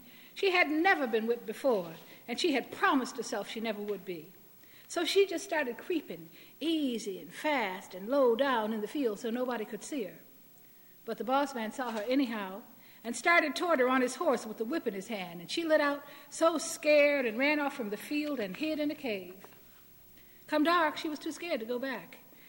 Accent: Buffalo, New York, United States; born there; and I was born in Buffalo, and I've lived on the East Coast in urban centers all my life

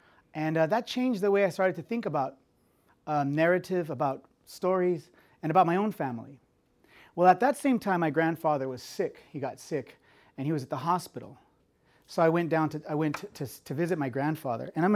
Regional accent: Fresno, California, United States; also born or lived in Visalia; My parents were migrant farm workers. I grew up in Fresno, California. I grew up in Tulare County, also in the town of Visalia, California.

